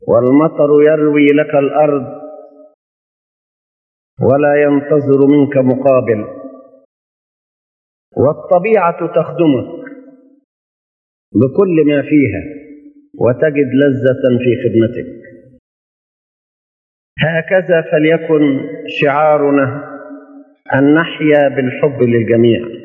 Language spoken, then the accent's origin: Arabic; Egypt; وعملا واحدا من أجل بلادنا مصر المحبوبة